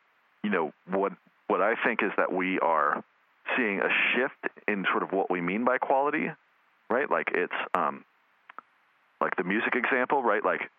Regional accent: California, United States; I grew up way out in the Mojave Desert, so I could go record shopping, so I could buy albums, because we just couldn't get music.

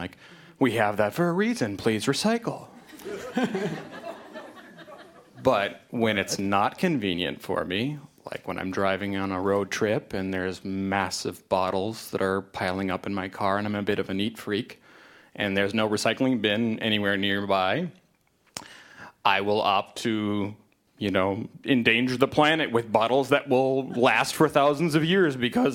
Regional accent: Minnetonka, Minnesota, United States; I'm from Minnetonka.

